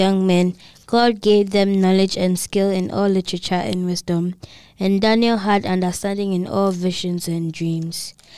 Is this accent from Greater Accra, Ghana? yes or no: yes; Kotobabi, Greater Accra, Ghana; I come from Kotobabi.